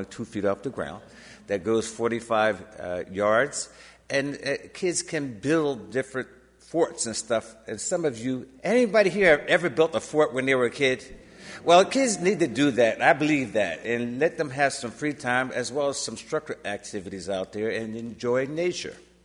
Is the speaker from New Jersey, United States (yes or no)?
yes; New Jersey, United States; let them play like I used to play in nature growing up in New Jersey.